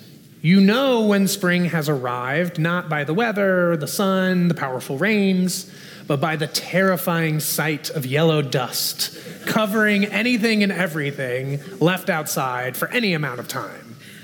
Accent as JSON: {"language": "English", "town": "Nashville", "region": "Tennessee", "country": "United States", "tie": "born or raised there", "also_born_or_lived": "Southern California", "said": "here closer to my hometown of Nashville, where I grew up"}